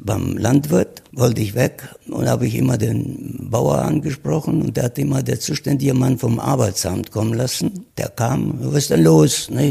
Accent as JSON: {"language": "German", "town": "Alberobello", "region": "Apulia", "country": "Italy", "tie": "born or raised there", "second_language": "German", "moved": "as an adult", "lives_now": "Germany", "said": "Ich war nie von Alberobello, das Dorf, wo ich herstamme, weg gewesen."}